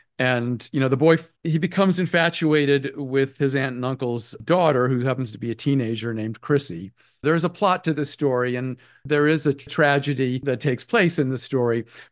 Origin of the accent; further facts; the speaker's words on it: Massachusetts, United States; I grew up in Massachusetts, so I know exactly the qualities that you're speaking about